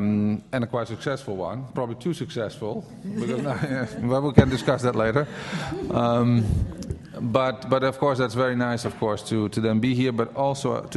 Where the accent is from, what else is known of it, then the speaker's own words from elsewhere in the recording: Senegal; I came from Senegal, West Africa.